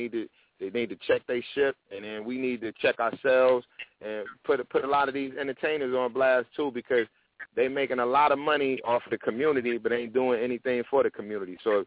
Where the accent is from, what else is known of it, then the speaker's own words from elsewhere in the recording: Tennessee, United States; also born or lived in Detroit / New York / Atlanta; So it's people I grew up with in Tennessee, you know what I mean? It's people I grew up with. I lived in Detroit for a while and New York and Atlanta and out here.